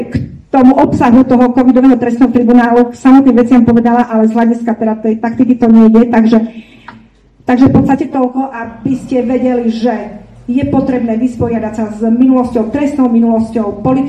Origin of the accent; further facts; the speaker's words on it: eastern Slovakia, Slovakia; ja som z východu, viem, aká je tam situácia na východe